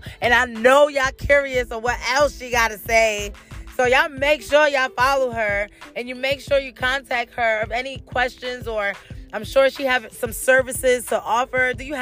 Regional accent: United States; first language Spanish; English is a second language; even though I was raised and born here, my mother and my father was born and raised in Honduras, and they speak Garifuna, and they speak Spanish, so English was the last language that they learned, so Spanish was my first language

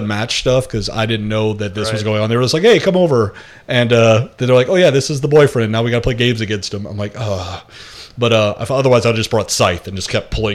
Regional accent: Louisiana, United States; I'm a Cajun, so my sense of accents are all off.

